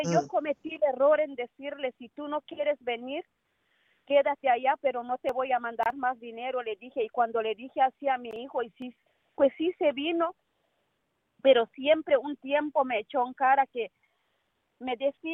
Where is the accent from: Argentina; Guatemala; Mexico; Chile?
Guatemala; Yo vengo, soy de Guatemala